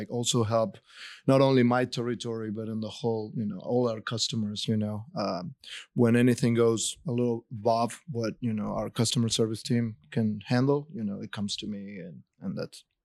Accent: Argentina; You know, I'm originally from Argentina, I guess makes sense to say that.

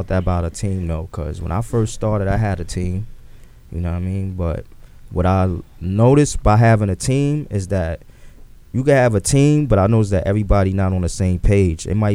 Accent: Queens, New York, United States; I was born in Jamaica, Queens. I have a lot of family still to this day in Queens and Rosedale.

